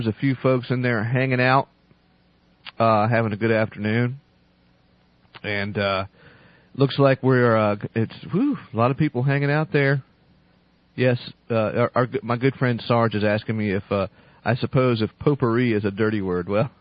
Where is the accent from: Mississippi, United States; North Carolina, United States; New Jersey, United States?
North Carolina, United States; we're gonna start off the show today with a story right out of my home state of North Kakilaki, North Carolina.